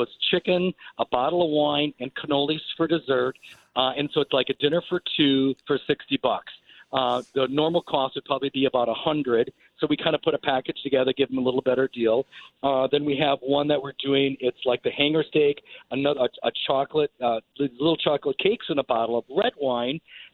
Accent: Wisconsin, United States; So, you know, I'm from Wisconsin. We only have 6 sandwiches.

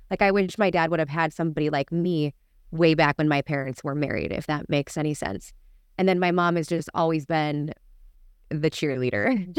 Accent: Minnesota, United States; A woman from my hometown, very small town in northern Minnesota.

